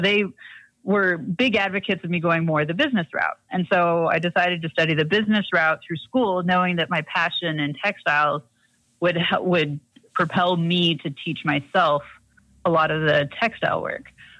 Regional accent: Idaho Falls, Idaho, United States; But I grew up in Idaho Falls, Idaho, and went to the University of Idaho for my undergrad

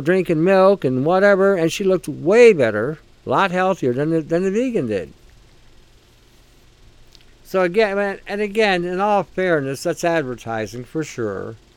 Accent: Detroit, Michigan, United States; Back in the 60s, I always mention in the 60s, I was growing up in Detroit. I was about 11 years old.

